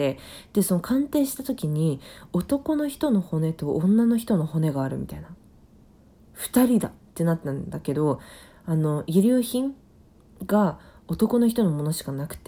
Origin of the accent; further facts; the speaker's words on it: Hokkaido, Japan; 私北海道出身だからさ、ちょっと北海道 SOS 事件ちょっとゆかりあるからお届けしたいんですけれども